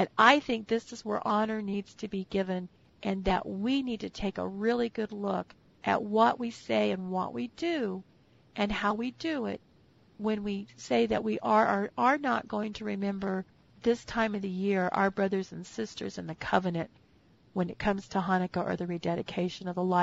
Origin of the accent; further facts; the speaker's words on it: United States; growing up in America and growing up as a Christian instead of a Jew, and having that history, you know, removed from me